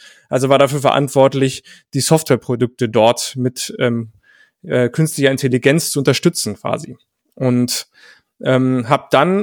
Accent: Paderborn, North Rhine-Westphalia, Germany; in Paderborn, da wo ich herkomme

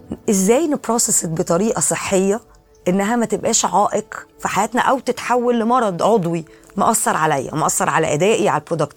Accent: Egypt; شايف قد ايه من الكرونيك ديزيز اللي احنا كمصريين بنتعامل معاها

